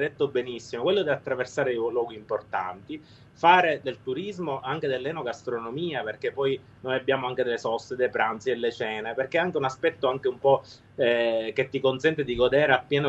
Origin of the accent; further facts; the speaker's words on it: Sicily, Italy; io non sono originario di Palermo, sono originario Provincia di Trapani.